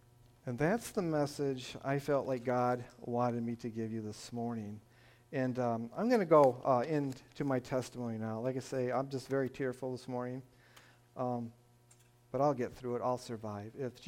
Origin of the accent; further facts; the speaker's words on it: Michigan, United States; accent: northern; If you haven't guessed from my northern accent, I am from Michigan. So, but I've learned to adapt.